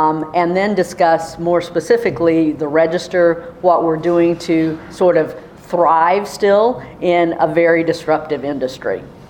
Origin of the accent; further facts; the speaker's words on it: Kansas, United States; I grew up in Kansas on a farm. We ran a dairy, grew corn and soybeans.